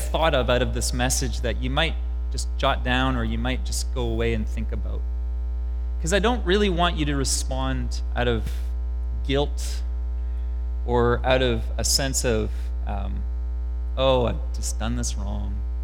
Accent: Canada; Lord, how do you want me to live as a Canadian in 2015?

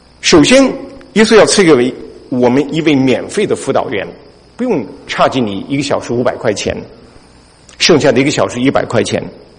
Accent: China; 我们中国人是很讲面子的

